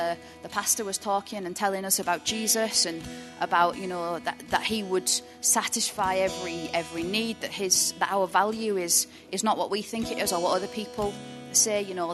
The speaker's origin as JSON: {"language": "English", "town": "Thornaby", "region": "North East England", "country": "United Kingdom", "said": "I've been a Christian now for about 12 years, but I didn't grow up in a Christian home at all. I'm from Thornaby originally."}